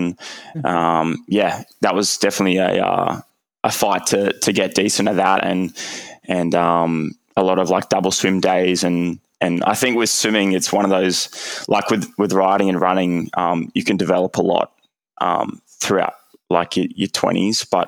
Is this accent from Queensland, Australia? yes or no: yes; Hervey Bay, Queensland, Australia; as a young kid growing up in Hervey Bay, a bit of a smaller town and city.